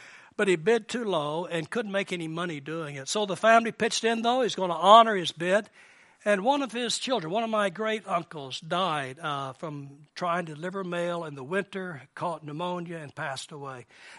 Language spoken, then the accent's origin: English; Dallas, Texas, United States; Now, I'm from Dallas, Texas in the United States, and Dallas is an interesting city.